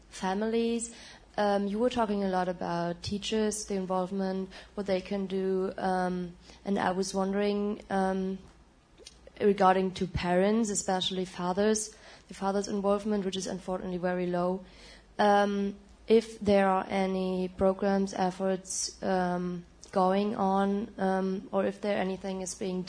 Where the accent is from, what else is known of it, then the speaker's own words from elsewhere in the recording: Germany; I'm from Germany and I'm a psychology major